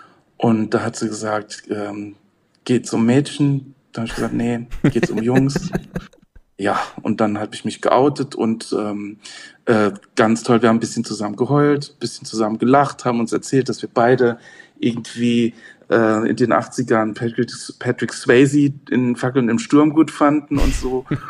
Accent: Rhineland-Palatinate, Germany; born there; now in Saarbrücken, Germany; Also ich bin in Rheinland-Pfalz geboren, im Hunsrück, in einem kleinen Dorf, relativ nah an der Grenze zum Saarland und lebe jetzt in Saarbrücken, in der Hauptstadt.

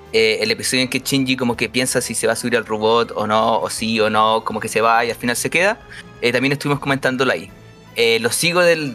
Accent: Coyhaique, Aysén, Chile; Ya, yo soy del sur de Coyhaique.

